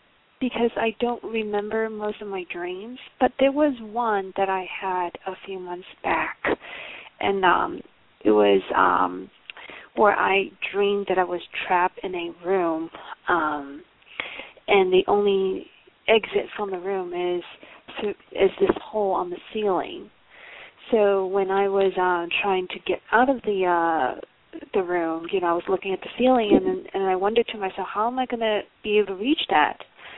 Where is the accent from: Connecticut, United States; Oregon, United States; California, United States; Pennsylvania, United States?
California, United States; California